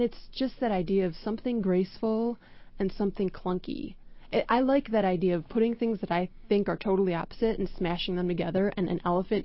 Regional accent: Chicago, Illinois, United States; things that I never knew growing up in Chicago.

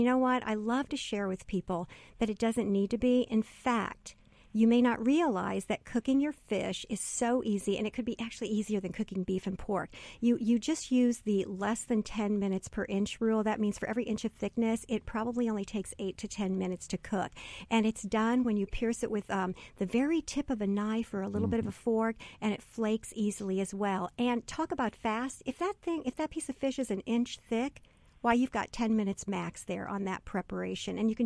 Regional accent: Illinois, United States; I'm from Illinois originally. You know, being landlocked like that, I wasn't exposed to a lot of fish other than the every Friday night catfish, fish fry, in the small town.

